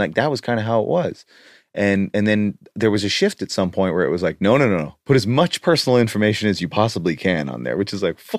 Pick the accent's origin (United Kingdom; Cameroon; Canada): Canada; I grew up near the Rocky Mountains in Canada